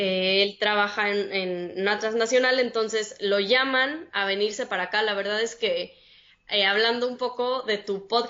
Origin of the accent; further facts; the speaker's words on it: Mexico City, Mexico; moved away as an adult; now in San Pedro Sula, Honduras; soy health coach y coach en cambio de hábitos. Tengo 2 años ahorita viviendo en Honduras, en San Pedro Sula. Soy de la Ciudad de México.